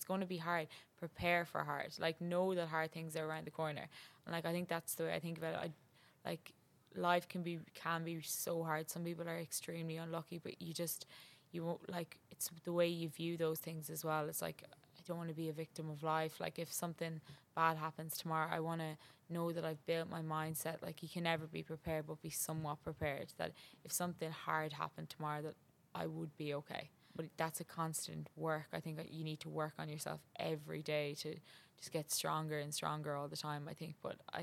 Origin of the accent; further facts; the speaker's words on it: Connacht, Ireland; So I come from County Mayo.